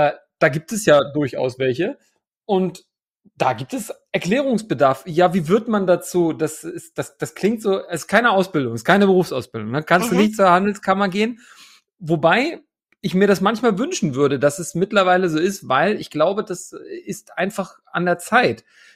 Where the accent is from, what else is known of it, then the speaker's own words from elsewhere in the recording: Hamburg, Germany; now in Leipzig, Germany; Moin auch nach Hamburg in meine alte Heimat aus dem wunderschönen Leipzig.